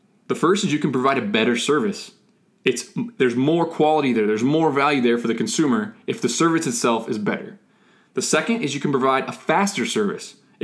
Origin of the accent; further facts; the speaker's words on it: Indiana, United States; I was born in 1989 in Southern Indiana. My dad was a construction manager for a local business. My mom was a school nurse at my high school. I was a middle-class kid, lived on a farm out in the middle of nowhere.